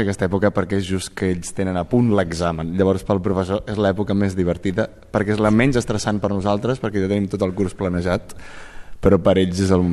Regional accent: Blanes, Catalonia, Spain; estic molt feliç de fer-lo al meu poble, que és Blanes

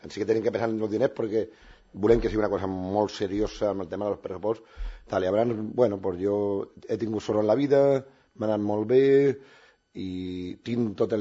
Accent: L'Hospitalet de Llobregat, Catalonia, Spain; Jo quan vaig començar sortint del meu barri allà a Santa Eulàlia, a l'Hospitalet, era impossible pensar tot això.

